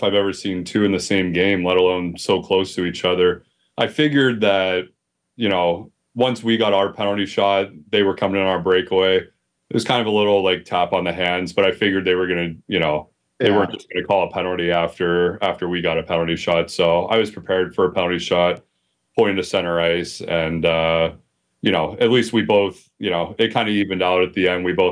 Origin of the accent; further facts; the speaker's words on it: Pennsylvania, United States; I still have a soft spot for the Pens. I like watching Crosby because of, my hometown team when I was growing up.